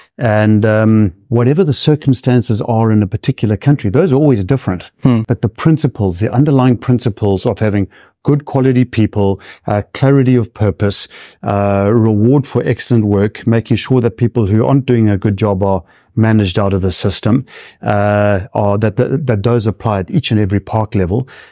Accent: Zimbabwe; growing up, born and growing up in Zimbabwe

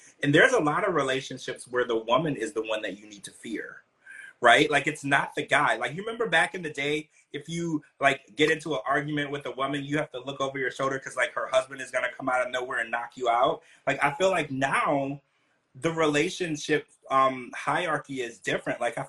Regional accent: Louisiana, United States; when I was growing up in Louisiana, we called them bottom feeders.

